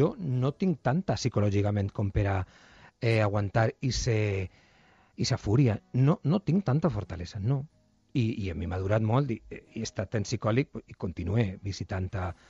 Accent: Buñol, Valencian Community, Spain; És com tot el món ha d'anar a la Tomatina, que és la festa del meu poble, una vegada, no?

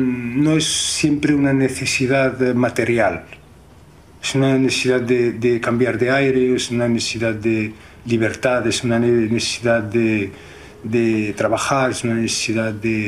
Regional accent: Algeria; now in Spain; Yo soy el único argelino aquí, actor en España.

